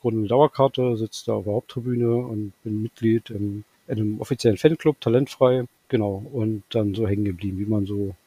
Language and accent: German; Brandenburg, Germany; now in Leipzig, Germany; ich komme eigentlich aus dem Berliner Umland